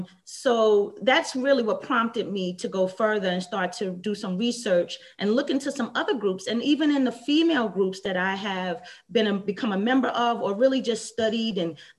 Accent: New York, United States; accent: New York; now in Charlotte, United States; I do, because everyone I'm around is from New York, even here in Charlotte.

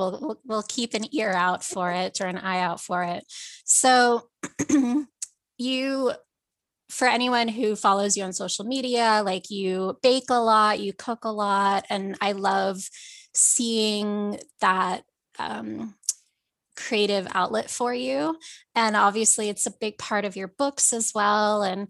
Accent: Philippines; also born or lived in Los Angeles; As a Filipino from a very large family

